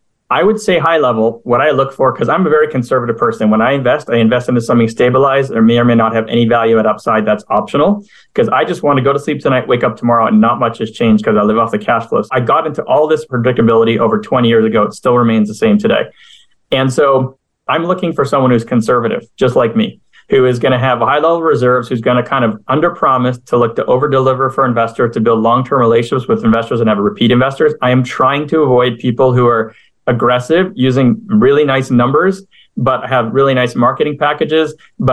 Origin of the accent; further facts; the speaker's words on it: Montreal, Quebec, Canada; now in United States; I had the luck of having lifelong friends of mine where I grew up in Montreal